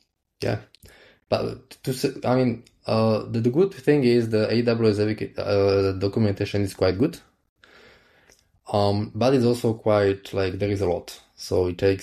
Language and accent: English; Slovakia; English is a second language; Slovakia.